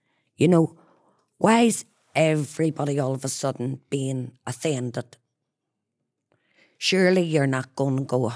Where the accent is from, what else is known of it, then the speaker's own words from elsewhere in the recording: United Kingdom; I have a British passport. Because that's what I am. I classify myself as a British citizen. Because I've never known any different.